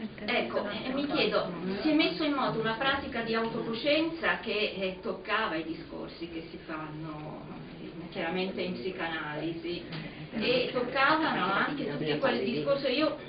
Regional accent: Bordighera, Liguria, Italy; vivevo al confine, no? Vengo da Bordighera, ai confini con la Francia, e studiavo proprio all'ultimo liceo di confine, a Ventimiglia

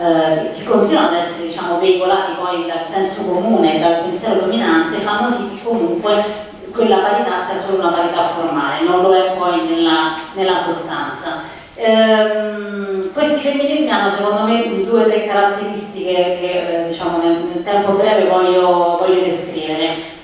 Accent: Lazio, Italy; io vengo dal Lazio e nella nostra regione ormai è veramente una questione forte da più di 10 anni.

